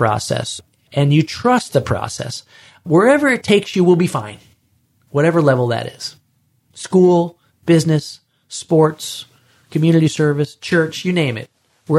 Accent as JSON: {"language": "English", "town": "Chicago", "region": "Illinois", "country": "United States", "said": "I'm a kid from Chicago. I'm going to marry some girl from Romania?"}